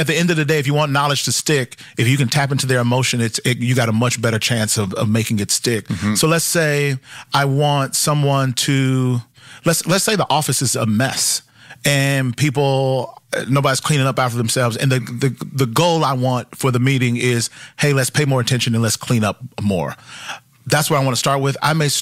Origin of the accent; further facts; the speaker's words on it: the South, United States; I grew up in the South, so it was like every Sunday just come.